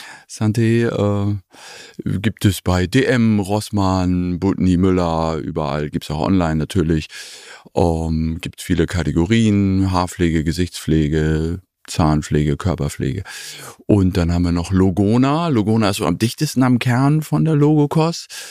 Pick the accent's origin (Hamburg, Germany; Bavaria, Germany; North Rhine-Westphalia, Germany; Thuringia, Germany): Hamburg, Germany; verheiratet, 2 Kinder, bin Hamburger, heute Morgen mit dem Fahrrad hierher gekommen. Insofern bin ich hier zu Hause